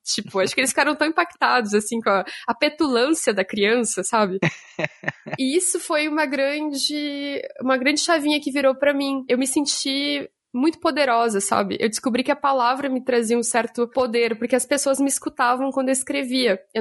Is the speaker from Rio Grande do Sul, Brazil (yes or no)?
yes; Porto Alegre, Rio Grande do Sul, Brazil; Eu sou de Porto Alegre, né?